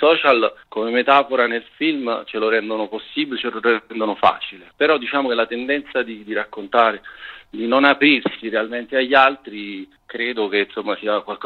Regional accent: Naples, Campania, Italy; accent: Neapolitan; Io le ho frequentate, le ho vissute tutte e due, e come si sente dal mio accento sono napoletano.

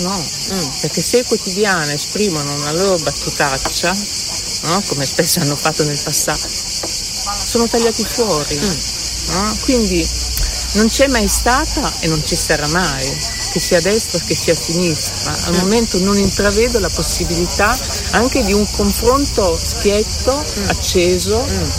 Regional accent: Rimini, Emilia-Romagna, Italy; io sono cresciuta a Rimini, quindi discoteche, si andava in discoteca per ballare

